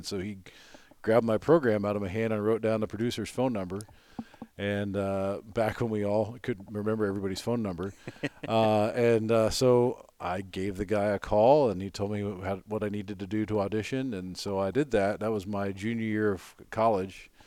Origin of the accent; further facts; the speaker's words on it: Athens, Ohio, United States; I grew up down in Athens, Ohio, next to Ohio U.